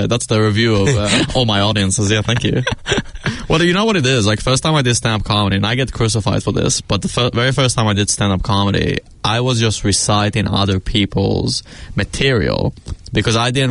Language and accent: English; Kapiti Coast, Wellington, New Zealand; also born or lived in Middle East; I'm from the Middle East originally. But I grew up here in the Kapiti Coast.